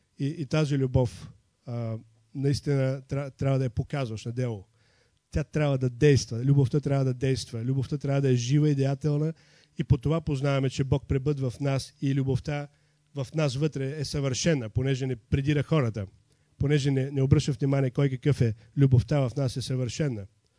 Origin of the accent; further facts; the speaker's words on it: Tvarditsa, Sliven Province, Bulgaria; Аз съм от Твърдица